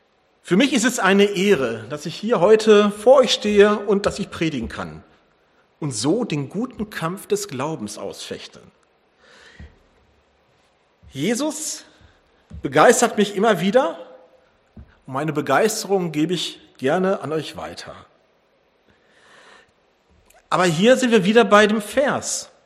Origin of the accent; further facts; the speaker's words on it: Wuppertal, North Rhine-Westphalia, Germany; in meiner Heimatgemeinde in Sonnborn ordiniert worden bin, als ich die Rechte bekam, in der evangelischen Kirche Gottesdienste zu feiern